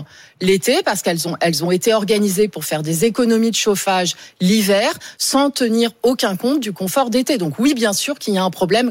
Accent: Nouvelle-Aquitaine, France; Moi, je viens du département des Deux-Sèvres

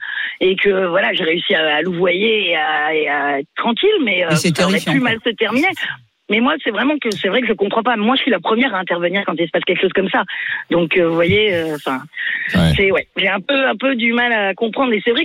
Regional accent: Grenoble, Auvergne-Rhône-Alpes, France; now in Nantes, France; Après, moi, je viens de Grenoble à la base.

